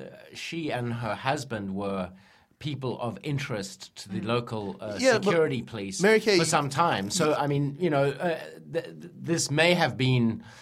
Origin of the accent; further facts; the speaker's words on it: Johannesburg, Gauteng, South Africa; now in Beijing, China; Like my hometown, Johannesburg.